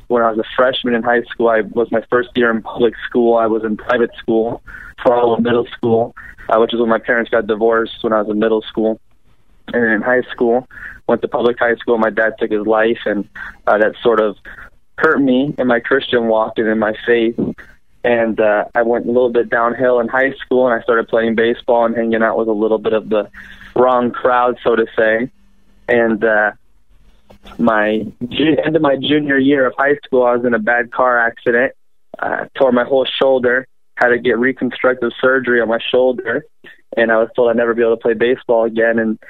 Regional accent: Boca Raton, Florida, United States; I'm from Boca Raton, Florida. I'm 20 years old.

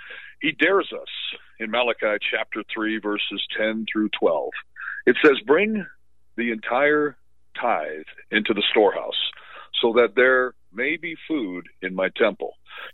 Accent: Orlando, Florida, United States; As Dr. Gentry said … I'm from Orlando, Florida.

